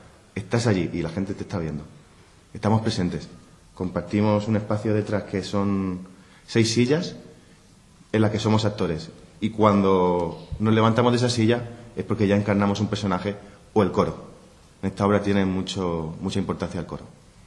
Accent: Jumilla, Region of Murcia, Spain; como soy de Jumilla

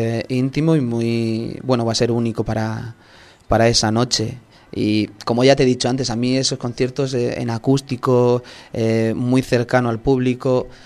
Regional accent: Jumilla, Region of Murcia, Spain; y alrededores, es cierto, sí. Porque me siento muy arropado en todo lo que es mi tierra y alrededores

